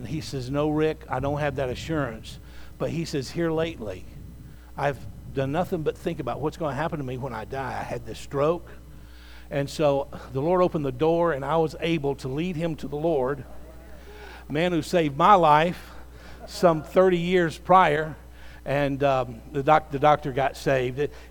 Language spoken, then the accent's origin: English; Covington, Kentucky, United States; born there; I was born in Covington, Kentucky, and when I was 18 months old, I developed a serious blood disease.